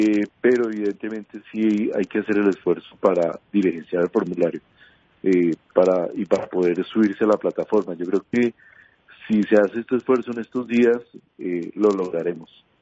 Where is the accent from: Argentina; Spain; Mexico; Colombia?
Colombia; y haré la cola como cualquier colombiano.